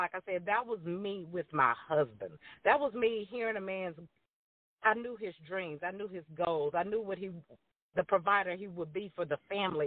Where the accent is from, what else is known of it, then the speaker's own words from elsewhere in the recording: Louisiana, United States; Like I said, I'm old school. I'm from Louisiana.